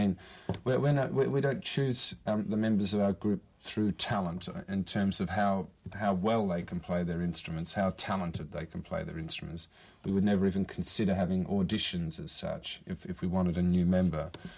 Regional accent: Australia; now in Brazil; I'm Australian. I've lived in many different countries, and at the moment I happen to be living in Brazil.

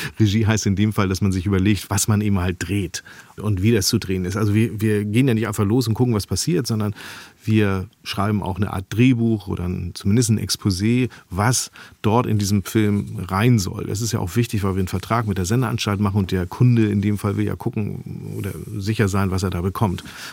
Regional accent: Hamburg, Germany; Ich bin ja am Stadtrand aufgewachsen und direkt hinter unserem Haus gab es Wiesen und so kleine Wälder und so.

